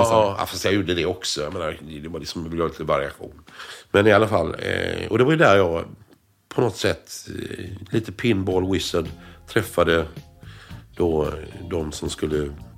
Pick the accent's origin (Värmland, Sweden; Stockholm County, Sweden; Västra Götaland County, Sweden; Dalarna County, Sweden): Västra Götaland County, Sweden; Askim; För att vi kom just från Askim, han kom från Partille, jag kom från Askim.